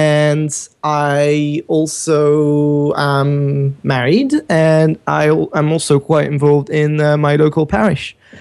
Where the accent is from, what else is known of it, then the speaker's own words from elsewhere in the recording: France; English is a second language; now in England; I'm from France, as you can probably hear. And I live in England at the moment